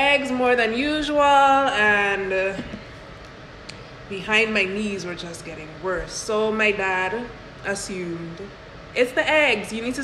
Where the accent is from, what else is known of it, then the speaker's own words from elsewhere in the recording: U.S. Virgin Islands; as great as it was growing up in the Virgin Islands